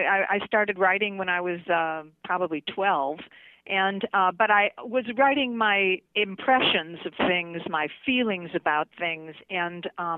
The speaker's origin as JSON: {"language": "English", "town": "Chicago", "region": "Illinois", "country": "United States", "tie": "born or raised there", "said": "this story that happened to me when I was a young girl growing up in Chicago, my witnessing this love affair of my neighbor."}